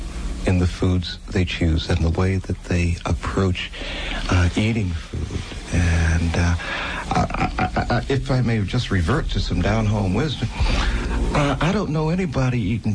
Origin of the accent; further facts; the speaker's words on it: North Wilkesboro, North Carolina, United States; born there; This is Earthwatch, and I was born in North Wilkesboro, North Carolina